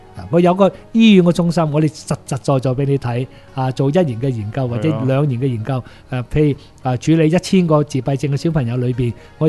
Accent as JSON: {"language": "Cantonese", "country": "Hong Kong", "said": "我哋香港人嘅健康係即時提升啊"}